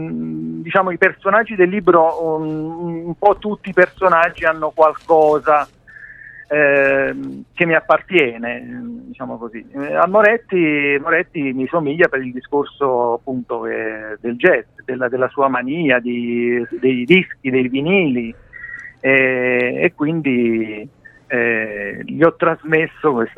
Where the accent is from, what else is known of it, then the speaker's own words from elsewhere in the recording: Naples, Campania, Italy; now in Turin, Italy; Io sono napoletano, sono trasferito a Torino da 20 anni